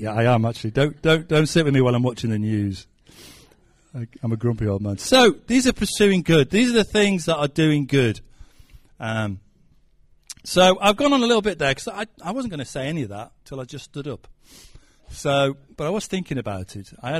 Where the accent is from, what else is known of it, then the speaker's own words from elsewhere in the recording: Stoke-on-Trent, West Midlands, United Kingdom; I come from Stoke and I'm proud, even though we are not doing too well at football at the moment.